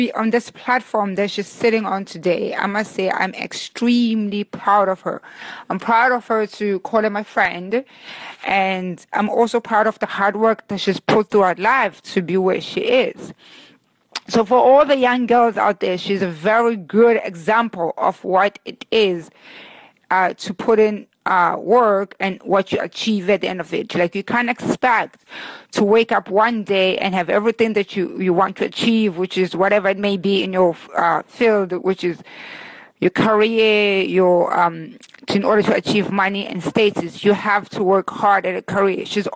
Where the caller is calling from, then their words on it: Brooklyn, New York, United States; I'm calling in from Brooklyn, New York, which also happens to be Thabi's favorite city.